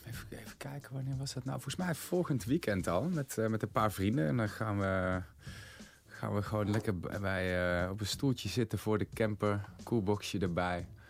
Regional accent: Deurne, North Brabant, Netherlands; Nee, ik kom oorspronkelijk uit Deurne. Ja, bij Eindhoven in de buurt.

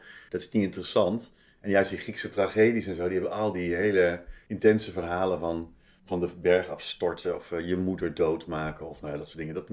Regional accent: Berkel-Enschot, North Brabant, Netherlands; moved away as an adult; also born or lived in Tilburg; Nee, ik ben geboren in Brabant, in Tilburg en opgegroeid in Berkel-Enschot. Dat is een klein dorpje naast Tilburg en daar ben ik gewoon tot mijn 18e gebleven.

